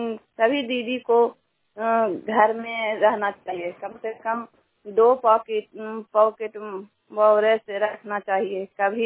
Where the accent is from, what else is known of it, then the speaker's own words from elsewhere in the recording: Bhorpur, Bihar, India; और भोरपुर गांव के निवासी हूँ।